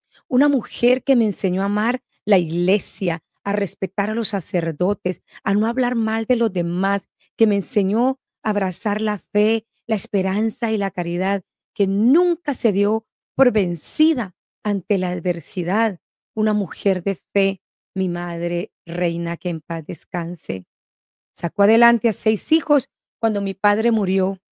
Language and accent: Spanish; Guatemala; born there; Sabes, yo soy guatemalteca, nací un 19 de septiembre de 1974 en Guatemala.